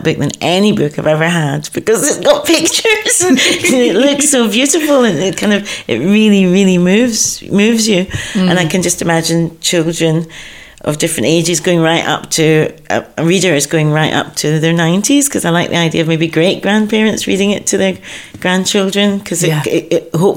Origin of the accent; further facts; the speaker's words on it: Glasgow, Scotland, United Kingdom; And obviously I'll always be connected to Glasgow because I'm Glaswegian, but it just feels a big shift.